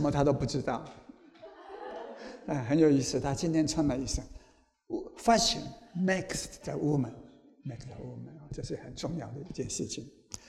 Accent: Taiwan; 这个跟我们台湾人所说的无衣被人欺是差不多的

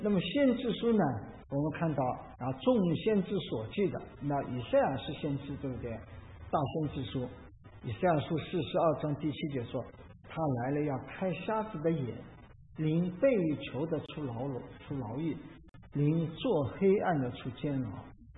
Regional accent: Shanghai, China; 这里有上海人，我也上海人

